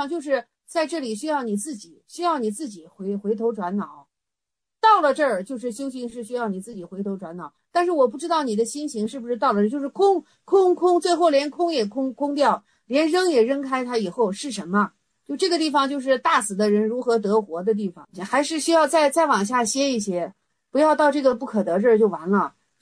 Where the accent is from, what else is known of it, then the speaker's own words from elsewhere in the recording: China; 我们中国人就是看